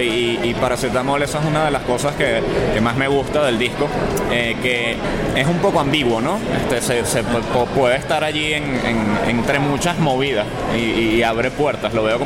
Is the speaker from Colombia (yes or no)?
no; Venezuela; represente el momento en el que estamos viviendo como personas, como músicos, y como venezolanos